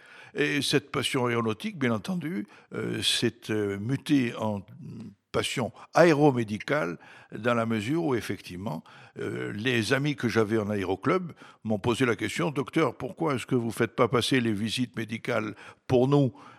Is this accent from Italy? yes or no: no; Tunis, Tunis Governorate, Tunisia; born there; Je suis né à Tunis en 1941